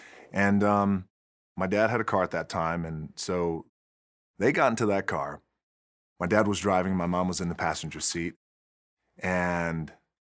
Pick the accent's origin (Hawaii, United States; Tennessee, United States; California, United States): Hawaii, United States; half black and half Samoan, and we had a lot of strong roots in Hawaii. And so I did a lot of my growing up in Hawaii.